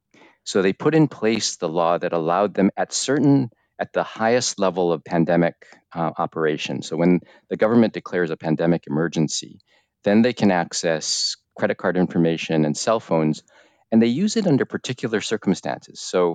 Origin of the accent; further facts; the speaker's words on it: United States; now in South Korea; as an American looking and working in Korea, it was very interesting.